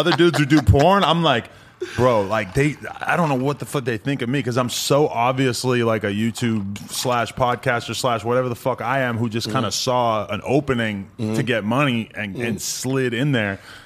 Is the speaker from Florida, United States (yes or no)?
no; New Hampshire, United States; A lot of heroin where I grew up.